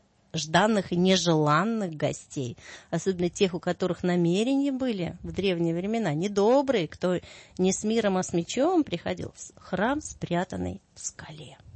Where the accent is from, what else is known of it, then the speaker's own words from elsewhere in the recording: Russia; мы вернулись из Грузии на родину, в Россию